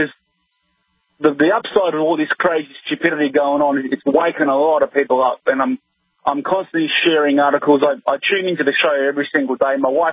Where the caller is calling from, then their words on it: Adelaide, South Australia, Australia; I'm calling from Adelaide, South Australia